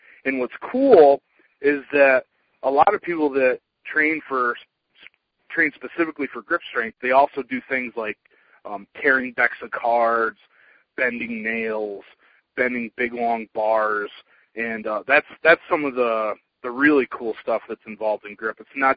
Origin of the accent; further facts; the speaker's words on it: Pennsylvania, United States; I'm from Pennsylvania